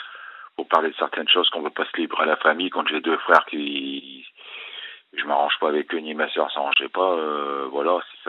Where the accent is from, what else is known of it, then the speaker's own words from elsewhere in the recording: Italy; French is a second language; quand je suis un Italien, je ne laisse pas faire